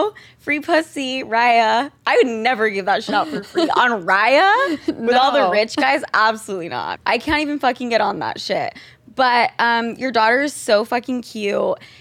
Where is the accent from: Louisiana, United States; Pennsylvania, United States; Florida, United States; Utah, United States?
Utah, United States; We are both from Utah.